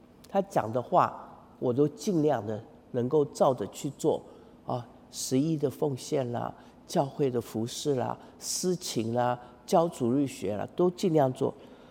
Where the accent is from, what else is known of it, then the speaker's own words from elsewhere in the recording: Taiwan; 那我们从小在台湾那个比较传统的家庭长大，